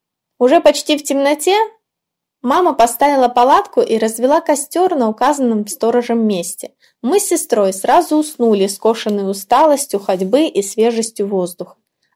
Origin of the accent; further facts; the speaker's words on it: Blagoveshchensk, Amur Oblast, Russia; когда я еще жила в родном городе Благовещенске, что лежит в объятиях двух рек – Амура и Зеи. Там, где лето может быть знойным, а небо всегда высокое и голубое.